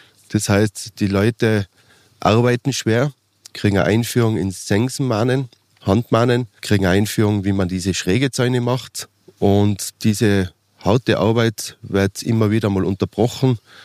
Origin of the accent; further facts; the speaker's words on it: Tyrol, Austria; mit unserer Historie als Tiroler oder überhaupt als Alpenbewohner